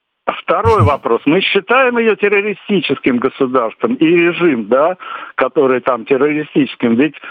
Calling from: Saint Petersburg, Russia; Я из Петербурга звонил.

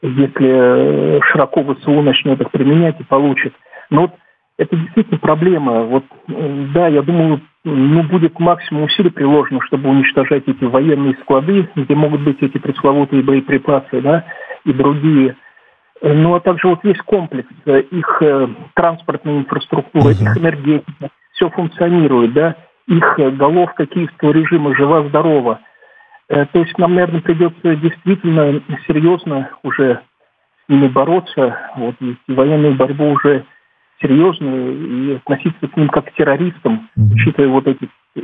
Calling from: Moscow, Russia

